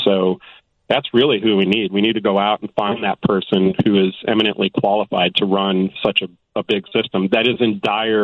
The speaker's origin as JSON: {"language": "English", "town": "Chicago", "region": "Illinois", "country": "United States", "said": "it has just become very embarrassing as a Chicagoan to be on that train"}